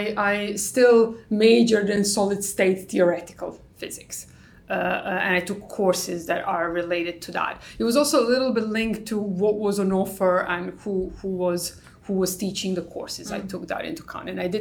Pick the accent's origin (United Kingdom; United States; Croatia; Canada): Croatia; the fact that I was coming from Croatia and filling the quotas